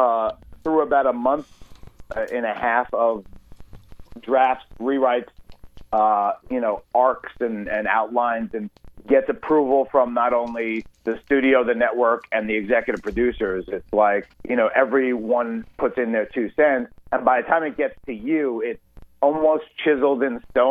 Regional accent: New York City, New York, United States; and I'm from New York originally, so I was kind of like, you know, the specialist, the New York specialist.

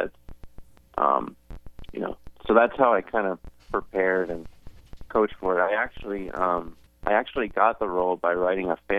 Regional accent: New Hampshire, United States; I grew up in New Hampshire, and, one of the jobs a lot of college kids got was to be a ice cream truck driver.

